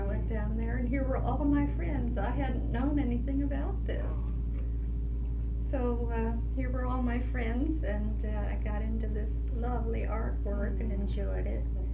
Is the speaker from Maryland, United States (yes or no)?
yes; Baltimore, Maryland, United States; born there; also born or lived in California; I was born in Baltimore, Maryland in 1896.